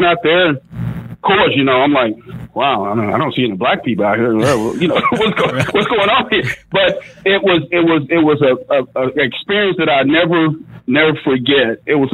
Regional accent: Germantown, Tennessee, United States; I can raise my family here pretty good, which we grew up in Germantown, because when we first moved here, he moved us to the suburbs, which was East Memphis back in the day

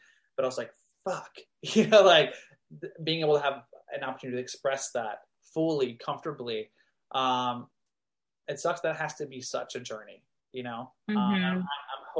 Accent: Texas, United States; Texas, also, I grew up in Texas, and also the times we were in, you know

